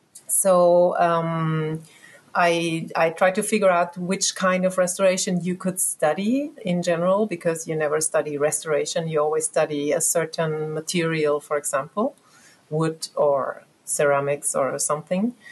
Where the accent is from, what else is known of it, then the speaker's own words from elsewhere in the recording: Styria, Austria; English is a second language; moved away as an adult; I'm from Austria originally, and it was kind of a long way.